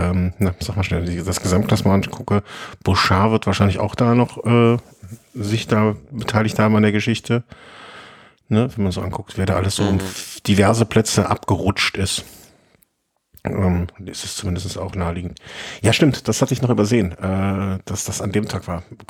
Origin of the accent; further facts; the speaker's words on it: Switzerland; Ja, ich bin ein Schweizer.